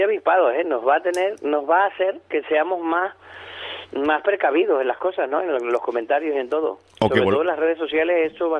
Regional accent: Canary Islands, Spain; somos canarios, no somos de Tenerife, de Las Palmas o del Hierro.

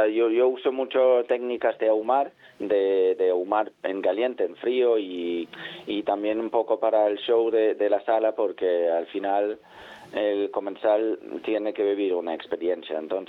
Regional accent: Denmark; Spanish is a second language; yo, como buen danés

